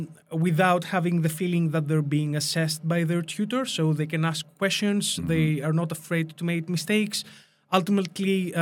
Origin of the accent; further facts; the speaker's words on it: Greece; English is a second language; Purely Greek. I'm from Greece.